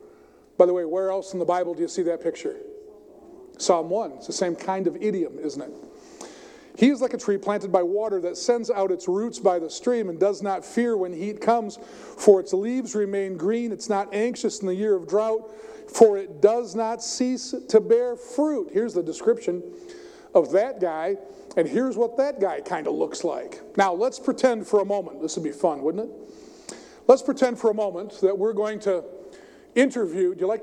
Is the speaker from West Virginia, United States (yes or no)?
no; Michigan, United States; I grew up in West Michigan in a farming community.